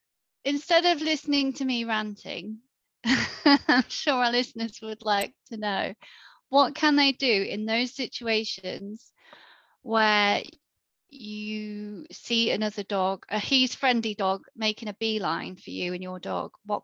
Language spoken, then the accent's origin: English; United Kingdom; Do you know what I find really odd is that being British, like, we apologise for everything.